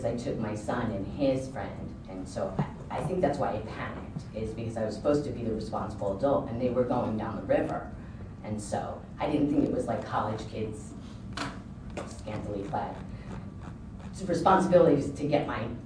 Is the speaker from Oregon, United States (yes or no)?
no; New Jersey, United States; First off, I want to say I'm from New Jersey.